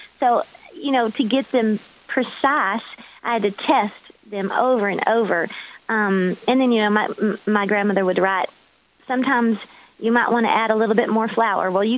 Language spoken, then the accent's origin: English; Georgia, United States; I grew up in Georgia, and so we spent a lot of time on those Carolina, Georgia beaches